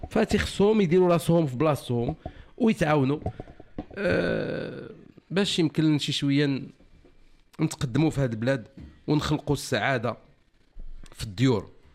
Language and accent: Arabic; Morocco; انا مغربي، بان المغرب ديالي